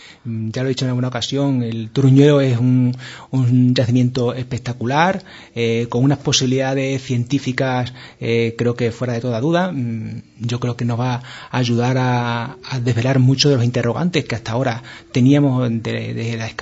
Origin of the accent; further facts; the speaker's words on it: Guareña, Extremadura, Spain; also born or lived in Badajoz / Mérida; a mí cuando me preguntan de dónde eres, yo siempre voy a decir Guareña, independientemente de que haya vivido o viva en Badajoz, viva en Mérida o haya vivido en otras zonas de Extremadura.